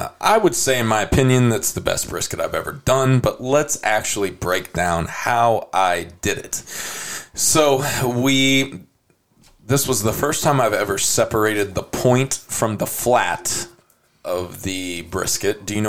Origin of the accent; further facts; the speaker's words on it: San Antonio, Texas, United States; because Bollner's I grew up with in San Antonio.